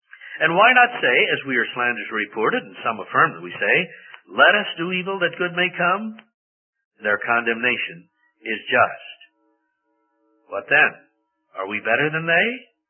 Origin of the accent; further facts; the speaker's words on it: Missouri, United States; You know, I grew up in Missouri, and I remember the first time I heard a country preacher talk about a little girl